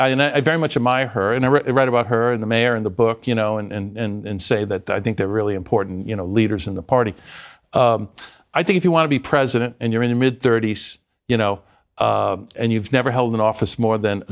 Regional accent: Rhode Island, United States; I'm doing three campaigns in my home state of Rhode Island right now

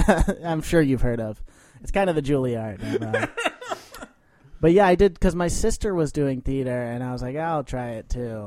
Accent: Wilmette, Illinois, United States; I'm from Wilmette, Illinois, yes.

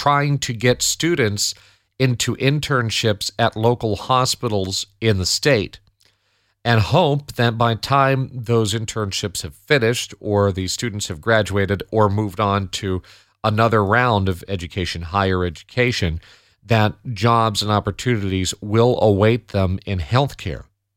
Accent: Connecticut, United States; Because I grew up in Connecticut. I went to school here in Connecticut.

